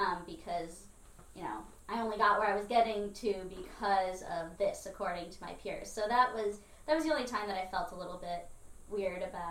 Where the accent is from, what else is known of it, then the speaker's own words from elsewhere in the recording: United States; I grew up in the States. I didn't really know my family in Venezuela that much.